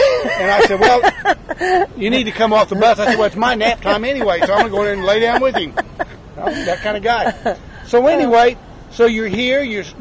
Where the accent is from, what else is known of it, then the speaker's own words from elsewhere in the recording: United States; I grew up on Route 66